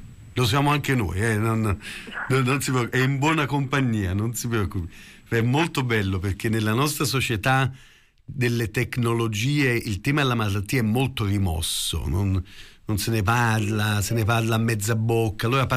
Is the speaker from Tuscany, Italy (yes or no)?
yes; Pisa, Tuscany, Italy; now in Lucca, Italy; ho 42 anni, sono di Pisa ma vivo a Lucca.